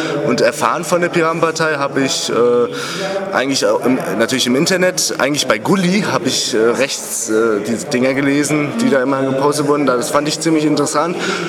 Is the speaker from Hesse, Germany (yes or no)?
yes; Wiesbaden, Hesse, Germany; Ich komme aus Wiesbaden, beziehungsweise aus der Nähe von Wiesbaden.